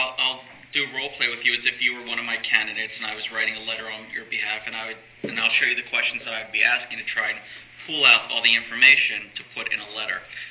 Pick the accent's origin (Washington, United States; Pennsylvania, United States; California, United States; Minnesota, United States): Washington, United States; Seattle; I'm from Seattle, you know, I worked there.